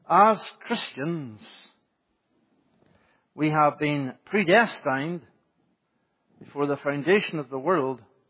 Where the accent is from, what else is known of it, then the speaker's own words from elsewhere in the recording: Ireland; I can say that as an Irishman, I'm okay.